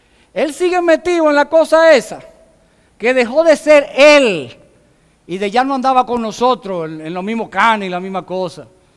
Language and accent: Spanish; Nagua, María Trinidad Sánchez, Dominican Republic; Hace como un mes, en Nagua, mi pueblo